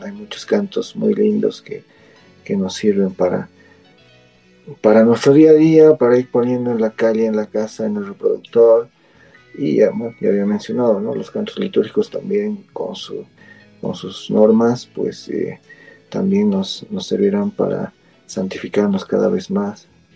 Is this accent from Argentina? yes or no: no; Bolivia; que vamos a poder salir adelante nosotros como iglesia en Bolivia y también como bolivianos en general